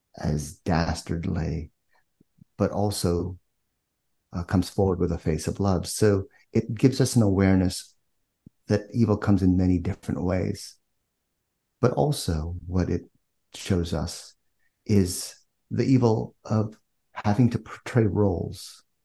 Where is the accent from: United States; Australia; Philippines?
Philippines; born there; I'm Filipino, born in the Philippines.